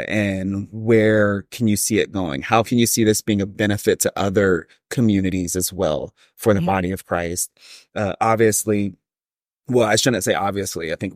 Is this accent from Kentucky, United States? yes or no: no; California, United States; also born or lived in Dallas; that's a huge blessing growing up in Southern California, mm-hmm. outside